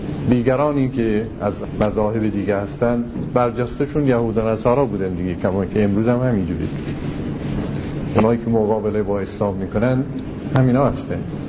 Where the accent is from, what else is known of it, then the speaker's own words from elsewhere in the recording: Iran; ما ایرانی هستیم خجالت میکشیم.